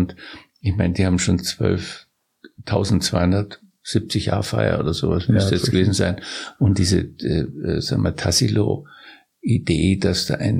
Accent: Bavaria, Germany; born there; also born or lived in Rome; now in Polling, Germany; weil ich bin auch in Bayern geboren und bin dann durch die Geburt meines Sohnes Vinzenz in Polling quasi hängen geblieben.

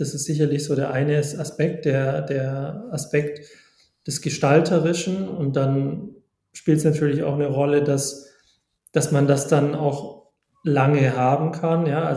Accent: Vorarlberg, Austria; Ich bin in der Nähe von Bregenz aufgewachsen, im Kunsthaus

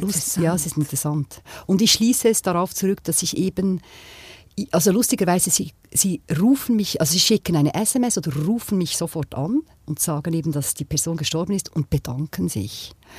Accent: Thun, Bern, Switzerland; Ich habe in Thun etwas gemacht, in meiner Heimatstadt

